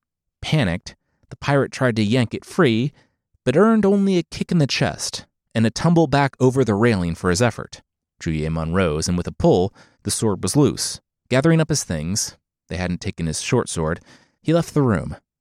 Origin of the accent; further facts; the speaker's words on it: Cincinnati, Ohio, United States; So, real quick aside, I'm from Cincinnati, and the quarterback from the Bengals, Joe Burrow